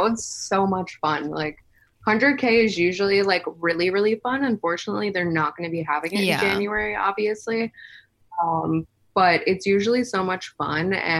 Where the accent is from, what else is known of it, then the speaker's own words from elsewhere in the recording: Pennsylvania, United States; every Friday I was at shows because I'm from Pennsylvania, so a lot of people would like come in from New York, or like it's kind of like a tri-state stop.